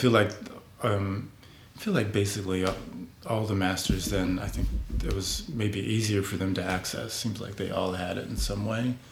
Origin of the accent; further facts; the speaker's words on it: West Coast, United States; For those of you that don't know, I'm from the West Coast.